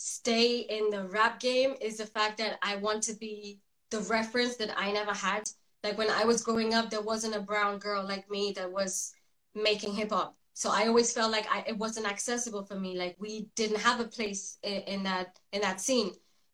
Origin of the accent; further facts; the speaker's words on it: Spain; English is a second language; moved away as an adult; now in France; So I grew up in Spain, and then I moved to France in 2011. So when I was 18